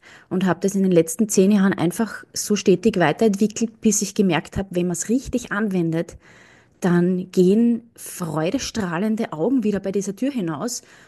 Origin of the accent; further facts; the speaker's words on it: Austria; born there; Ich bin gebürtige Österreicherin, habe allerdings einen Mann aus Belgien importiert.